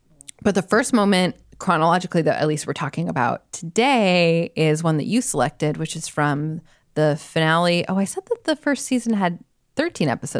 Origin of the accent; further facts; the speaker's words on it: Tucson, Arizona, United States; something I didn't know about growing up in Tucson, people always say about things about your hometown that, like, you don't realize were special until you came back.